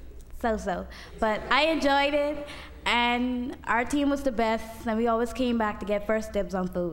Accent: Bahamas; I'm from the Bahamas.

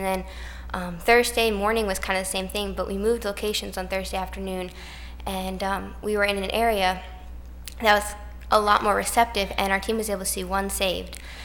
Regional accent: Rhode Island, United States; I'm from Rhode Island.

